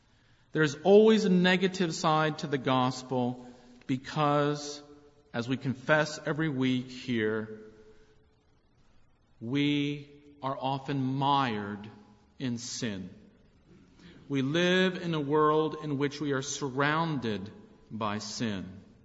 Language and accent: English; West Chester, Pennsylvania, United States; You know, I grew up outside of Philly, and I kind of lived on the outskirts of the small town that I lived